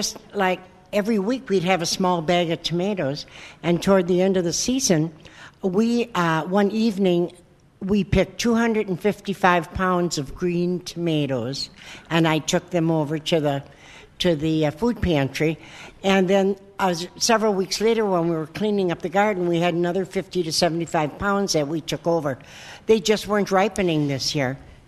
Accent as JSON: {"language": "English", "town": "Brookfield", "region": "Wisconsin", "country": "United States", "said": "and I'm from Brookfield."}